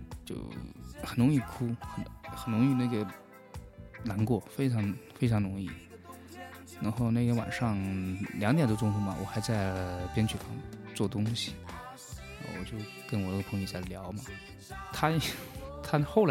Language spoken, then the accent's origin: Chinese; Jiangxi, China; 有些歌会写用我们江西方言的方式来写